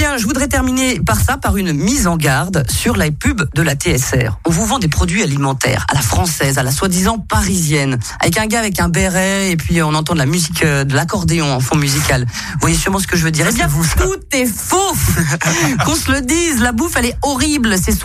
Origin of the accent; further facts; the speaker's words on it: Switzerland; On est suisse quand même.